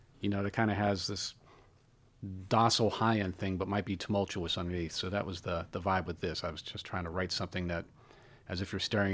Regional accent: Youngstown, Ohio, United States; I grew up outside of Youngstown, Ohio. So it was a big blues town and rock town.

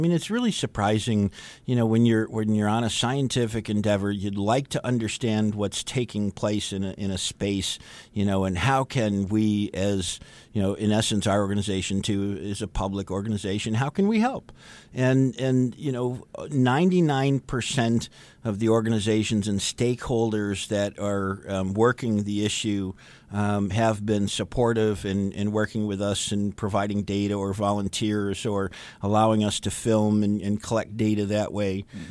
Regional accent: Dearborn, Michigan, United States; You know, I'm from Dearborn. My family helped settle the town of Dearborn. I'm very familiar with the city of Detroit.

